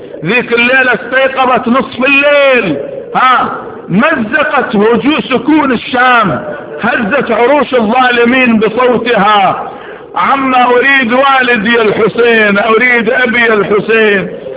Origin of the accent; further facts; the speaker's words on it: Iraq; لأن أنا أساسا من طفولتي وإحنا بالرماسة بالعراق أنا أبقى شهرين لابس سواد